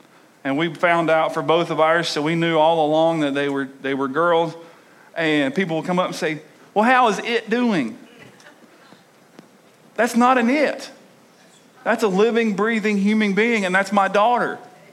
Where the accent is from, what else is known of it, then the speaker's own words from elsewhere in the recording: Tennessee, United States; I was raised in a charismatic, non-denominational, some would call Pentecostal church, so I grew up in Tennessee